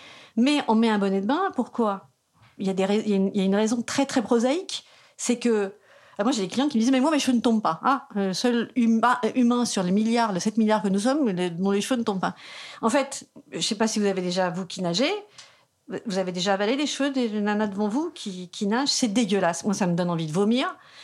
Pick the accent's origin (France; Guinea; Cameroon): France; Corsica; Moi, je suis française, je suis franco-corse.